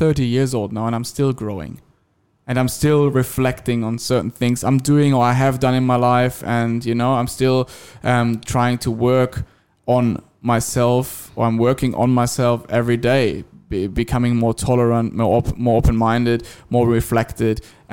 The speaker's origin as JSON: {"language": "English", "country": "Germany", "said": "Germany, for example, my home country."}